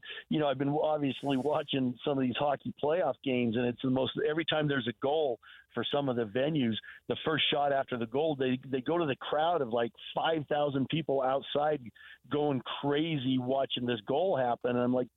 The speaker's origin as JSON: {"language": "English", "town": "Salt Lake City", "region": "Utah", "country": "United States", "tie": "born or raised there", "said": "I still live in Salt Lake City, and I'm very biased to Salt Lake City and downtown Salt Lake. I think other than a handful of years of my life, I've lived in Salt Lake City, and it's the capital city"}